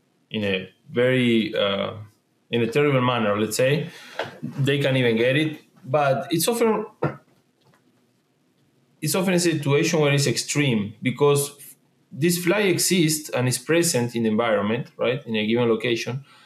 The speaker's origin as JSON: {"language": "English", "country": "Argentina", "tie": "born or raised there", "second_language": "English", "moved": "as an adult", "said": "I grew up in Argentina. I lived there until the age of 28, 27, I think."}